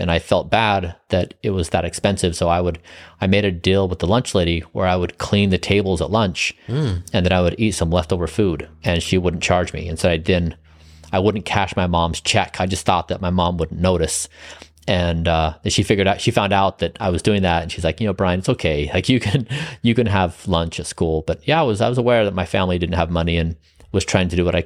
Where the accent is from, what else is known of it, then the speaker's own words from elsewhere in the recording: Utah, United States; In a small town, 30,000 people, in southern Utah.